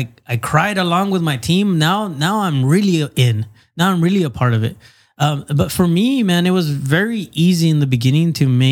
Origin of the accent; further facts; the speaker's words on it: United States; And also, I'm an American.